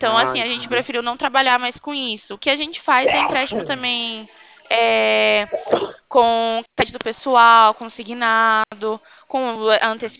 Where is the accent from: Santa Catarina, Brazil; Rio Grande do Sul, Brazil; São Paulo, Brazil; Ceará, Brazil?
São Paulo, Brazil; Itatiba; eu sou de Itatiba, estado de São Paulo.